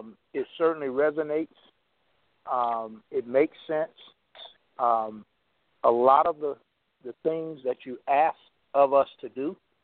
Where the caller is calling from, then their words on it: Murfreesboro, Tennessee, United States; I'm from Murfreesboro, Tennessee.